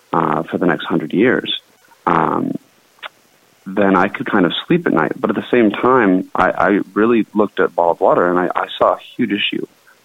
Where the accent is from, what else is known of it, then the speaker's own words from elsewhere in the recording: Santa Barbara, California, United States; also born or lived in Haleiwa, United States; I actually was born and raised in Santa Barbara, but also spent my summers and winters on the north shore of Oahu in Haleiwa. And so very blessed to grow up in both those places.